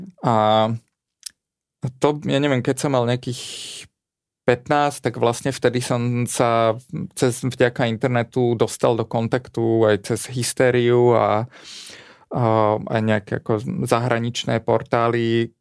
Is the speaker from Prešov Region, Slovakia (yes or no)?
no; Topoľčany, Nitra Region, Slovakia; Ja som vyrastal v Topolčanoch.